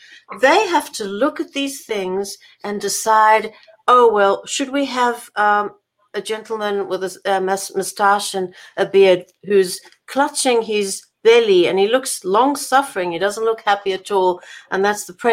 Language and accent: English; South Africa; also born or lived in Canada; now in United States; I'm Canadian. I immigrated from South Africa to Canada and then the US.